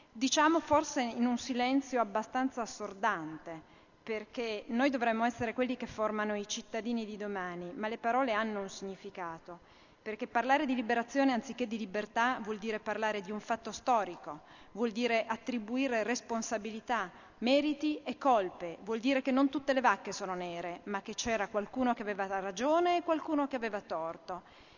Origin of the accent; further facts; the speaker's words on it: Turin, Piedmont, Italy; io vengo dal Piemonte, sono di Torino